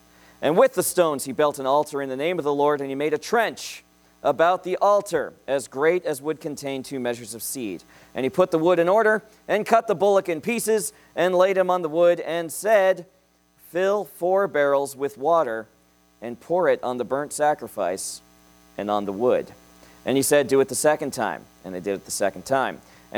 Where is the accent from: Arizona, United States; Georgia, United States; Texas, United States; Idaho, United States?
Arizona, United States; I'm from Arizona. We don't panic when there's no rain.